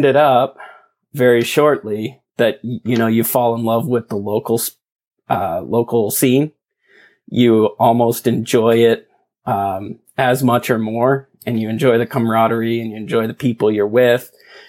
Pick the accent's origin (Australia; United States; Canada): Canada; East Coast; I grew up on the East Coast in very rural area. And I mean, it's not far from Montreal, but it feels like a million miles away from Formula One.